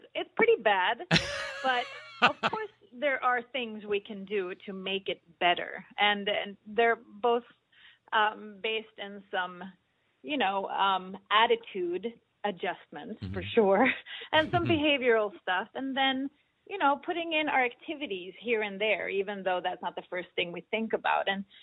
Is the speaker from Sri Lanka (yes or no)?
no; Sweden; In Sweden, Christmas and New Year's is that for us. And here I know it begins with Thanksgiving.